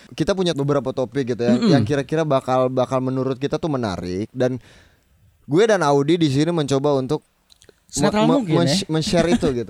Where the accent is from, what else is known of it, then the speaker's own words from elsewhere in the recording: Menes, Banten, Indonesia; Jadi gue berasal dari Pandeglang, Banten. Kampung gue Menes.